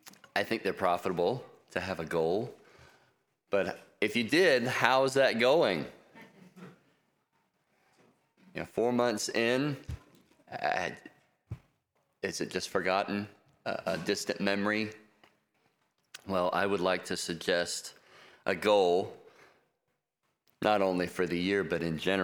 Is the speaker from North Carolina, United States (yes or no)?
yes; North Carolina, United States; also born or lived in Texas; I was born in Texas. I don't remember much about the place, but we moved to North Carolina when I was 18 months old.